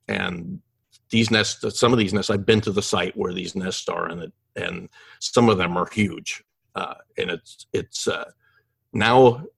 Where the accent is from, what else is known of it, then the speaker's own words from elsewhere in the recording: Oregon, United States; Growing up in Oregon, of course, there was conversation about Bigfoot. I always thought Bigfoot was just kind of lived in Oregon.